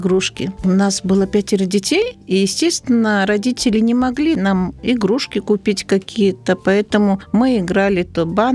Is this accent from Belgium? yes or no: no; Konotop, Gomel Region, Belarus; я родом из Гомельской области, Наравлянский район, деревня Конотоп.